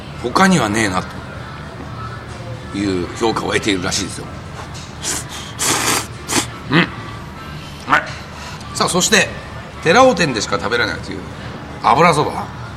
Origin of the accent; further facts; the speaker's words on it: Niigata, Japan; 私あの生粋の新潟人ですから、これ薄めずにやっぱ飲むんですね。